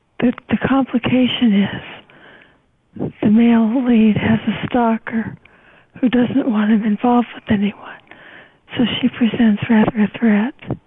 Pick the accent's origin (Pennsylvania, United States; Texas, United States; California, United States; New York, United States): California, United States; Beverly Hills; Beverly Hills, California.